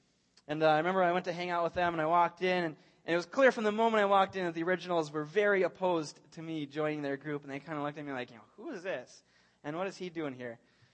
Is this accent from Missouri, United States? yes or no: no; Blaine, Minnesota, United States; now in St. Francis, United States; And I grew up in Blaine. I grew up on 65 and 105th down there by Gasoline Alley. And before high school, I actually moved up to St. Francis, which is a lot like Blaine